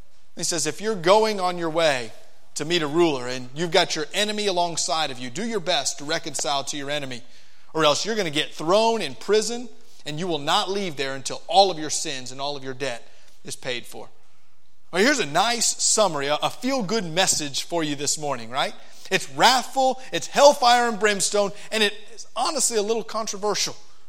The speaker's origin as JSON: {"language": "English", "region": "Florida", "country": "United States", "moved": "yes", "said": "I'm not from the Midwest originally. Since I'm from Florida, I don't have to be a Cubs fan or a Cardinals fan."}